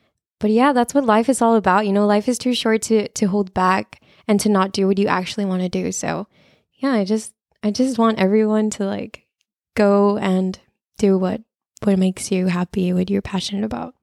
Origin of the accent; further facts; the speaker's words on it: McAllen, Texas, United States; I grew up here. I was born and raised in McAllen, Texas.